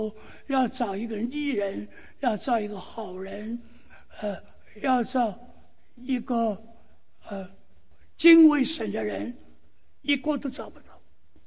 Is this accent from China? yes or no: yes; Chengdu, Sichuan, China; 我回我的家乡成都